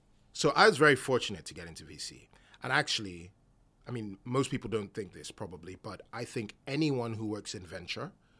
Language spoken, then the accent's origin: English; Nigeria; I'm Nigerian. There are 250 million of us in the world.